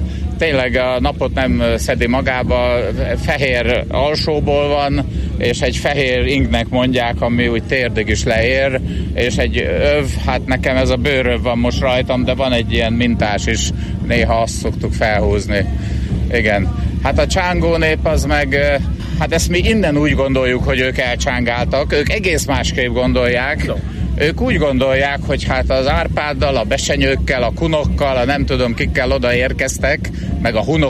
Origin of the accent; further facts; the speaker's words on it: Miskolc, Borsod-Abaúj-Zemplén, Hungary; also born or lived in Eger; én magam Egerbe születtem, és Miskolcon voltam gyerek, úgyhogy sokféle ilyen észak-magyarországi szállal van kapcsolatom